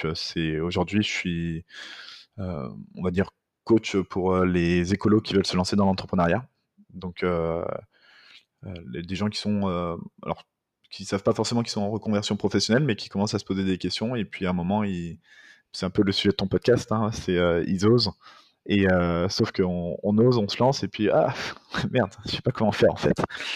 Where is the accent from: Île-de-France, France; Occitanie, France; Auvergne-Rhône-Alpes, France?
Auvergne-Rhône-Alpes, France; Lyon; now in Bordeaux, France; En arrivant sur Bordeaux, j'ai trouvé un job alimentaire